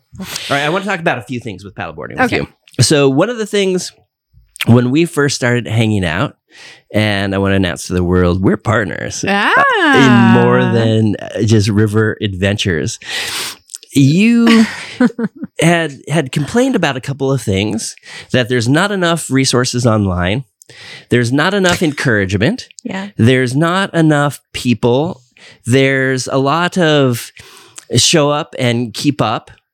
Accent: Asheville, North Carolina, United States; Now we're from Asheville, and they were here to paddle with you.

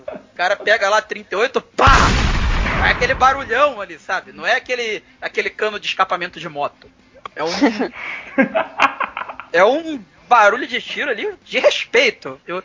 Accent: Rio de Janeiro, Brazil; Eu sou carioca, então sei muito bem o que é o barulho de um tiro.

